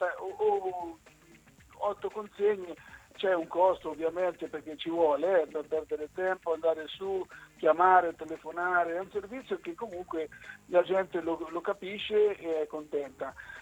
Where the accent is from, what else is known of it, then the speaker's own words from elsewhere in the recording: Loreto, Marche, Italy; Noi siamo, non siamo anconetani, siamo di Loreto, ma siamo anconetani acquisiti